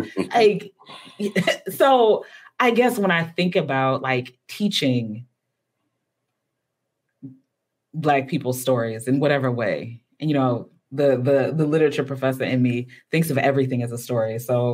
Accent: Baltimore, Maryland, United States; accent: Baltimore; my God, I can only take so many questions about the imagined hardships I must have faced living and growing up in Baltimore. I mean, at the very least, I'm glad that the internet is really obsessed with the Baltimore accent now.

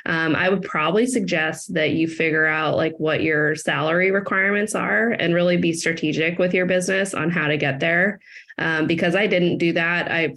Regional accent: Seattle, Washington, United States; also born or lived in Georgia; So I'm from Seattle, Washington area, and had moved with my boyfriend down to Georgia.

